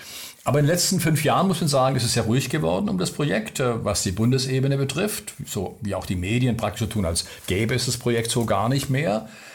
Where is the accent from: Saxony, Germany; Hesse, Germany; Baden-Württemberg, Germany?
Baden-Württemberg, Germany; Ich bin selber Schwabe.